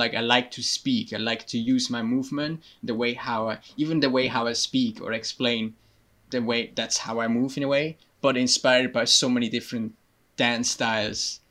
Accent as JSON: {"language": "English", "country": "Switzerland", "second_language": "English", "said": "I'm originally from Switzerland. I was born 2 months too early. I had mechanical problems, so my brain and my body didn't function together. I was raised in a child home."}